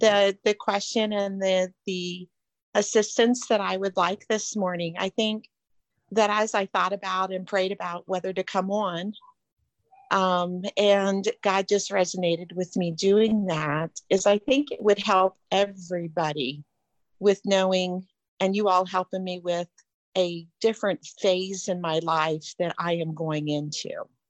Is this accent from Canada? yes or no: no; Colorado Springs, Colorado, United States; Beautiful Colorado Springs.